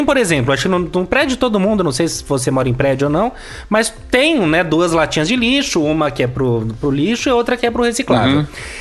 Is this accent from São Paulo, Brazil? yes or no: yes; São Paulo, Brazil; Não sei, a gente é de São Paulo, né?